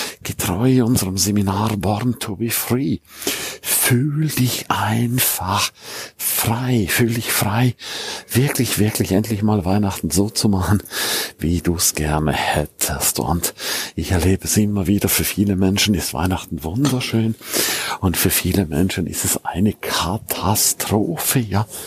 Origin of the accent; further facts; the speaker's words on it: St. Moritz, Grisons, Switzerland; Ich gehe nach St. Moritz, ich gehe in meine Heimat, weil da weiß ich, da muss es nicht schneien.